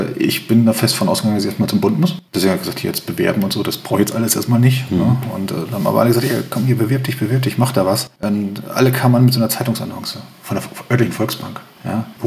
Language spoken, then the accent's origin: German; Bad Bentheim, Lower Saxony, Germany; Ich bin 43 Jahre alt, bin gebürtiger Westniedersachse, ich komme aus der Grafschaft Bentheim. Das ist genau da an der deutsch-niederländischen Grenze und da dann auch der letzte Ort, Bad Bentheim-Gildehaus, da komme ich her. Ja, ich bin ein Bürger mit Burnenblut, wie man bei uns sagt, mit Bauernblut.